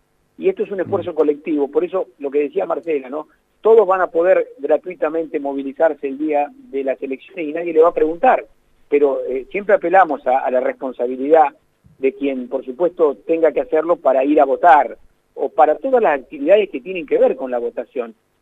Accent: Rosario, Santa Fe, Argentina; me pega fuerte porque yo soy rosarino y santafesino, por supuesto

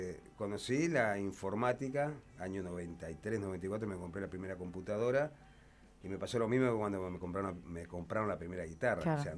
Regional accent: Entre Ríos, Argentina; now in La Plata, Argentina; No, yo soy de Entre Ríos.

